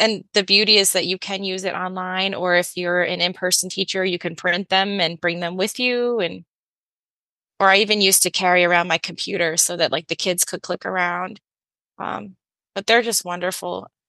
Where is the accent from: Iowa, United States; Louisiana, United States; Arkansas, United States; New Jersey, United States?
New Jersey, United States; Jackson; now in Pennsylvania, United States; I grew up in New Jersey, actually. Close in a town called Jackson. Most people know it because that's where Six Flags is.